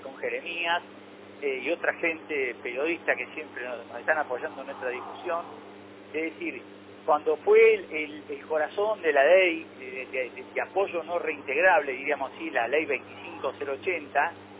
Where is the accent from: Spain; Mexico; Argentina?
Argentina; como muchos argentinos pensamos